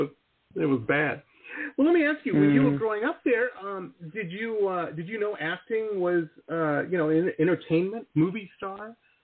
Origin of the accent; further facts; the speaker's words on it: Detroit, Michigan, United States; I grew up in Detroit, man. The snow there was horrible.